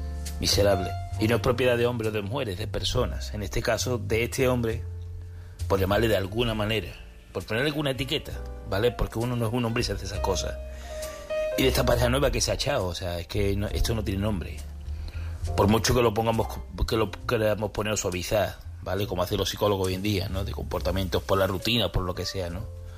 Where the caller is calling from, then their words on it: Seville, Andalusia, Spain; A ver, llamo desde Sevilla para el tema de esta chica